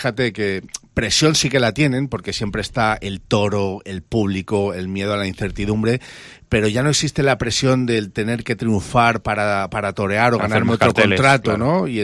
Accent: Valencian Community, Spain

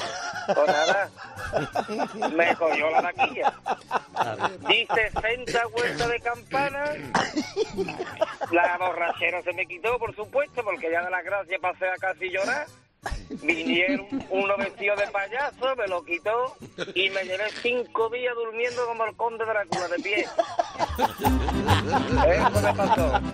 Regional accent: Cádiz, Andalusia, Spain; Yo soy de Cádiz.

